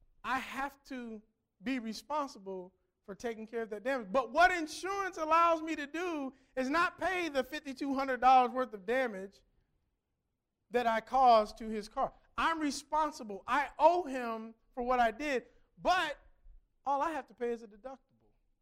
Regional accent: Ohio, United States; I come from Ohio, and in Ohio, you can't even register your car.

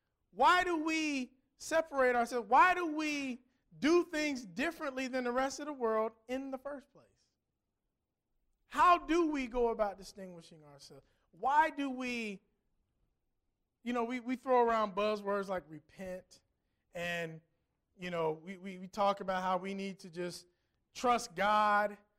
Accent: Ohio, United States; I come from Ohio, and in Ohio, you can't even register your car.

